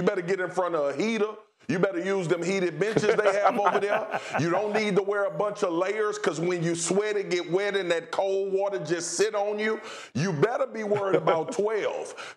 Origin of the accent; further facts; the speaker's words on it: Baton Rouge, Louisiana, United States; And I'm from Louisiana. I'm from Baton Rouge, Louisiana.